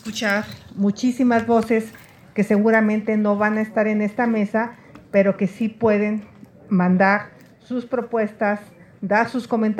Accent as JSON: {"language": "Spanish", "region": "Hidalgo", "country": "Mexico", "said": "porque yo vengo del Valle del Mezquital"}